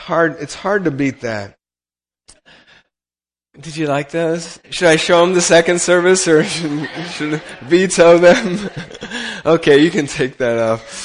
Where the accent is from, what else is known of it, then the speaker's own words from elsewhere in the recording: Rome, Lazio, Italy; when I was that age, I was growing up in Rome and Italy, and I was swimming a lot.